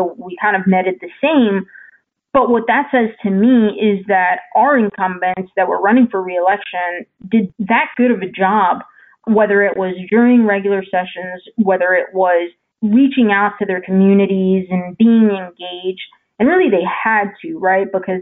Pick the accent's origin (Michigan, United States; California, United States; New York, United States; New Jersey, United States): New Jersey, United States; I'm a little biased. I'm originally from New Jersey, so I'm very excited about what that means.